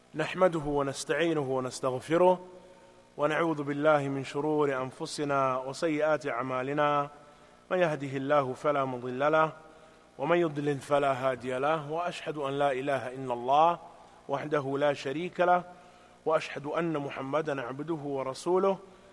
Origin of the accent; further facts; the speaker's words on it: United Kingdom; that is not saying it because we're British, saraha.